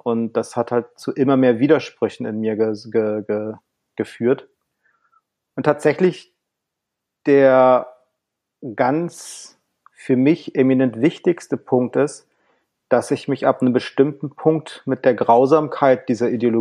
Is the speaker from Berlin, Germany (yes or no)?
yes; Berlin, Germany; Ich bin ein Berliner Kind. Ich bin 75 in Westen Berlins geboren und dort auch dementsprechend aufgewachsen. Ich bin in eine Zeugin Jehovas Familie reingeboren